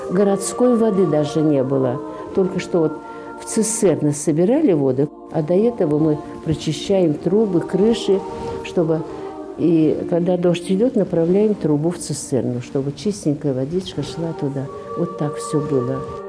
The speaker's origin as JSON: {"language": "Russian", "region": "Saint Petersburg", "country": "Russia", "said": "Я сама питерская и блокадница."}